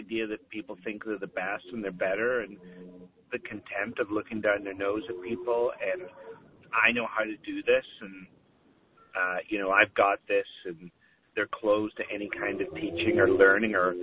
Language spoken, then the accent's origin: English; Belfast, Northern Ireland, United Kingdom; I grew up in Belfast, so my great-grandfather worked on the Titanic